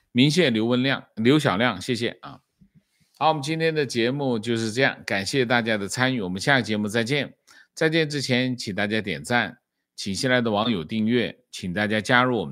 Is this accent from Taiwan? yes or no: yes; Taiwan; 我是台湾人，我来说一下为什么我要关心8964